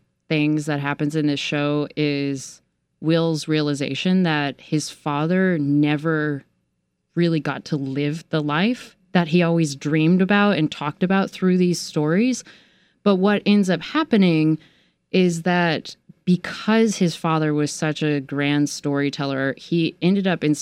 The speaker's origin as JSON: {"language": "English", "region": "Kentucky", "country": "United States", "said": "I'm from Kentucky originally, so not too removed from Alabama."}